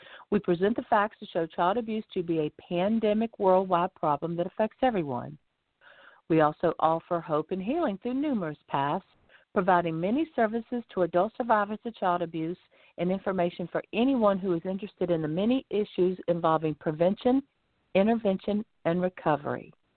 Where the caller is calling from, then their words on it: Lighthouse Point, Florida, United States; I'm calling in from Lighthouse Point, Florida, and I'll be your host tonight.